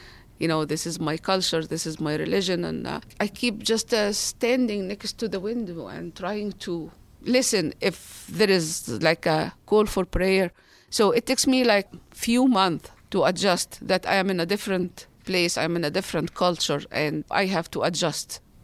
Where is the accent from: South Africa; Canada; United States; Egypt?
Egypt; I was born in Egypt in February 21, 1962.